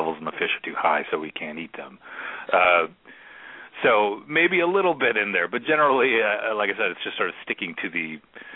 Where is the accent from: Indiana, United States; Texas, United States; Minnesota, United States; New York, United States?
Minnesota, United States; I grew up in Minnesota and, you know, with the land of 10,000 lakes.